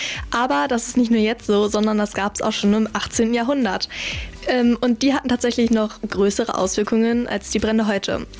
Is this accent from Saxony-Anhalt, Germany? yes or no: no; Hamm, North Rhine-Westphalia, Germany; Wir kommen ja aus Hamm